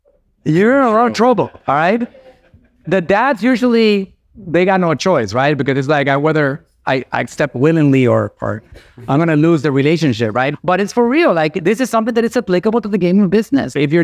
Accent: Puerto Rico; I'm from Puerto Rico. My wife is Mexican.

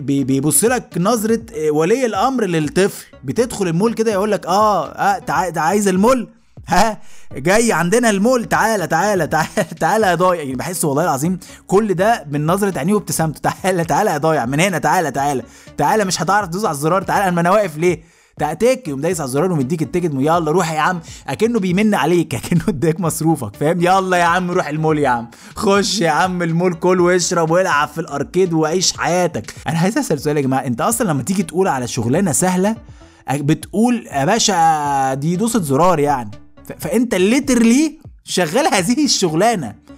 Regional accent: Egypt; احنا كمصريين بنشوف العالم واصل لفين

